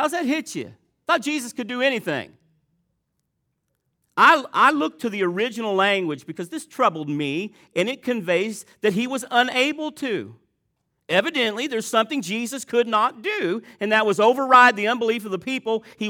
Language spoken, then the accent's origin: English; Vivi, Indiana, United States; My hometown is Vivi, Indiana. There are churches in Vivi, Indiana.